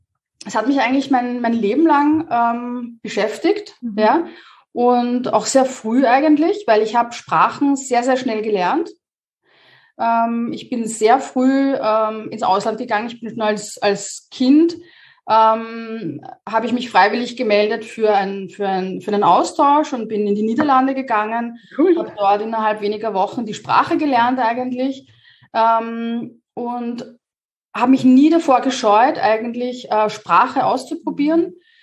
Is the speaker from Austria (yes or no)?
yes; Vienna, Austria; Ja, also ich komme aus Wien, bin hier geboren, bin hier groß geworden.